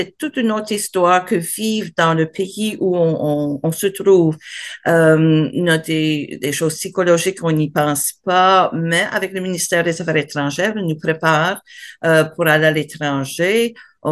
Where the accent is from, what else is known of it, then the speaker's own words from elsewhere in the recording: Canada; accent: Acadian; Mais j'ai jamais, jamais caché mon accent acadien.